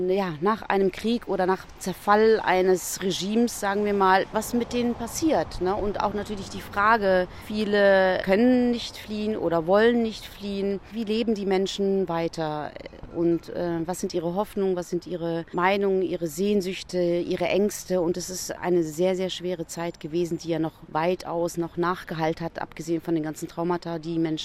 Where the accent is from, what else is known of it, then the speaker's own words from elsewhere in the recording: Berlin, Germany; Berlin ist meine Heimat tatsächlich.